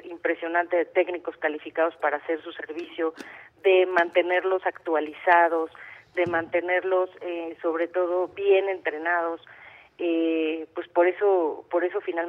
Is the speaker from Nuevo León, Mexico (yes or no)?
no; Aguascalientes, Mexico; Somos de Aguascalientes, así es.